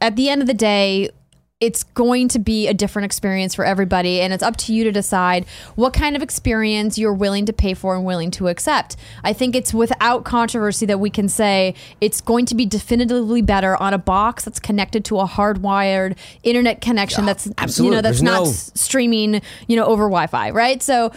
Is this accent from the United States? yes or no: yes; Fargo, North Dakota, United States; I think about my hometown in Fargo, North Dakota, and you have to live in the right neighborhood to get the right access